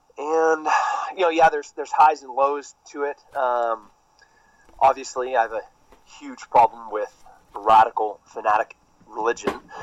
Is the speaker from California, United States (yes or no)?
yes; California, United States; Like I said, I grew up in the Central Coast. You know, it's rural, and we talk things out sometimes.